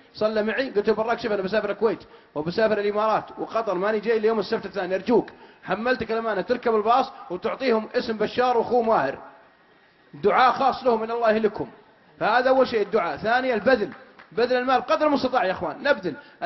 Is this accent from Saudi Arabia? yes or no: yes; Unaizah, Al-Qassim, Saudi Arabia; الحمد لله يطلع باصين من مدينتي مدينه عنيزه